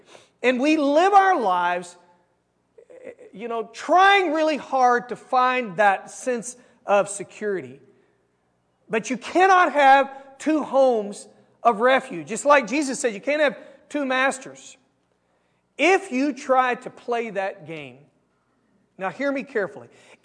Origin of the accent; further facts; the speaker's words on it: New Braunfels, Texas, United States; In 1970, in my hometown, New Braunfels, Texas, there was a rainstorm that took place.